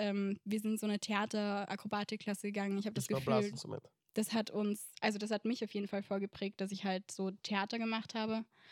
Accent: Vienna, Austria; Ich bin im 19. Bezirk in Wien groß geworden. Das ist eher so ein reichen Viertel, würde ich jetzt mal sagen.

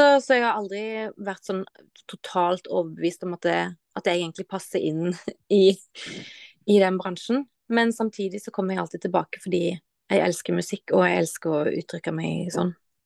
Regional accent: Haugesund, Rogaland, Norway; now in Nesodden, Norway; Jeg kommer fra Haugesund. Jeg bor på Nesodden.

